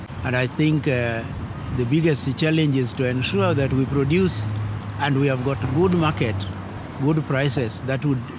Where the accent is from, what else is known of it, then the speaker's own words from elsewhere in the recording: Kenya; I'm from Kenya. And in Kenya, I teach at the university and also an administrator.